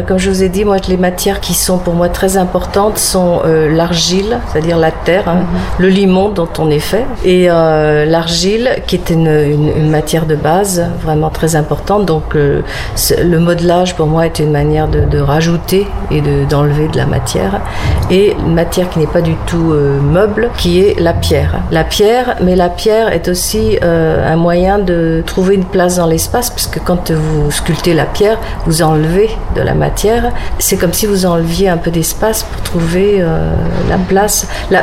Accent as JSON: {"language": "French", "region": "Brittany", "country": "France", "tie": "born or raised there", "moved": "yes", "said": "J'ai un arrière-grand-père qui breton qui était tailleur de pierre, qui avait sa carrière de granit. Moi, je suis née en Bretagne. Toute mon enfance, j'ai passé en Bretagne. Après, je suis allée à Paris et je retourne régulièrement en Bretagne."}